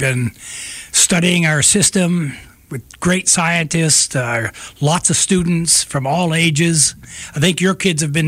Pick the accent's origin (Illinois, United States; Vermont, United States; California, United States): Vermont, United States; born there; also born or lived in Alaska; I was born in Vermont during the Vietnam era, got drafted, ended up in Alaska, copied Russian code, got out of the service, went to school there